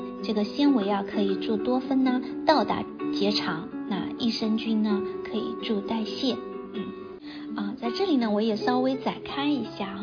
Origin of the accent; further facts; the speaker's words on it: China; 我们中国人很喜欢喝热的这个食物，对吧？